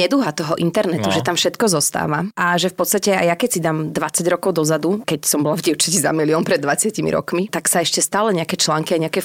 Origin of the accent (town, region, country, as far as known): Bratislava, Bratislava Region, Slovakia